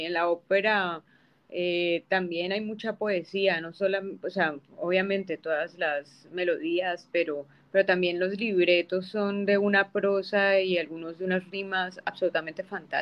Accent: Cali, Valle del Cauca, Colombia; now in Los Angeles, United States; aquí llegué desde Cali hasta Los Ángeles.

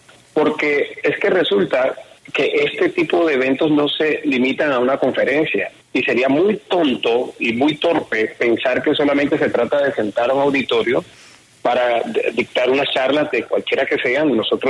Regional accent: Barranquilla, Atlántico, Colombia; nosotros como ciudadanos, como barranquilleros, no lo queremos en la ciudad

